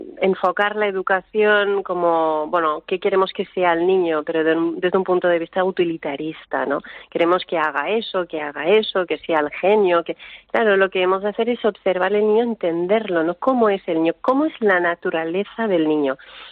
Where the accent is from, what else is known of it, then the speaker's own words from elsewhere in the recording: Canada; Spanish is a second language; now in Spain; yo soy de Canadá y claro, esto es imposible, a menos 40, ¿no?